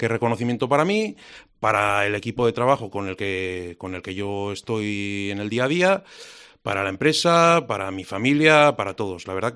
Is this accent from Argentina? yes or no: no; Logroño, La Rioja, Spain; me vine más cerca de Logroño, porque yo soy de Logroño